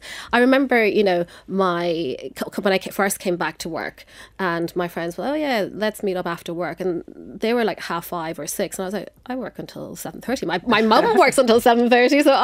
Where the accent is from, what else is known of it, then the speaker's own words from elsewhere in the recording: Ireland; I was growing up in Ireland, you know, there weren't that many Asian people around me, you know, so, and I went to the Gaeltacht when I was younger as well. So imagine like a Chinese girl going to a Gaeltacht and speaking Irish